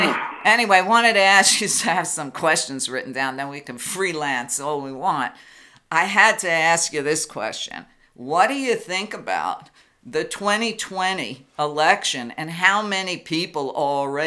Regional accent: Brooklyn, New York, United States; And listen, I grew up in Brooklyn with a lot of Puerto Rican girls, okay?

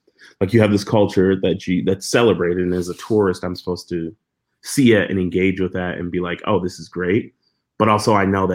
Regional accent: Rochester, New York, United States; I'm like, oh yeah, I'm from Rochester, New York.

